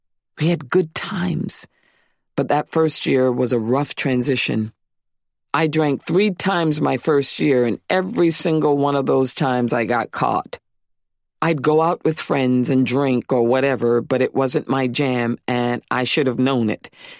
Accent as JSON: {"language": "English", "town": "Central Falls", "region": "Rhode Island", "country": "United States", "said": "I didn't fit in with them because I was from Central Falls"}